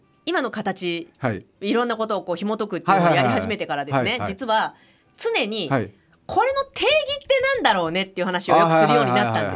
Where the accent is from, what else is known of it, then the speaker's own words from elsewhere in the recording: Osaka, Japan; まあ、私関西人、大阪人なので